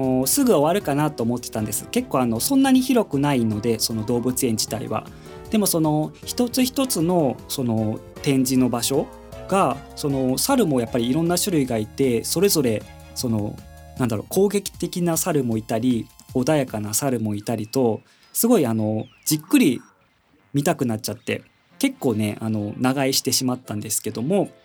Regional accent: Yamaguchi, Japan; 僕の生まれ故郷の近くでもある宇部常盤公園についてお話ししました

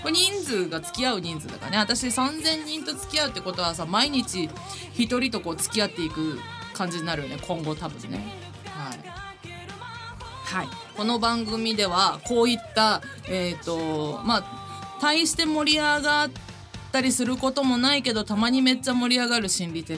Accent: Naruto, Tokushima, Japan; 阿波踊りだとさ、うちの地元鳴門は3日間あって、プラス1日別で花火大会があって

